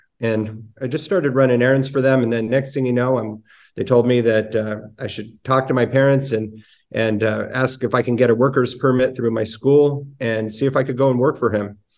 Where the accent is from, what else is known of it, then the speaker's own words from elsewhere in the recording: California, United States; Oh, well, I'm at 53 years old, born and raised in California, and I've been involved in the coin and gold and silver business my entire life.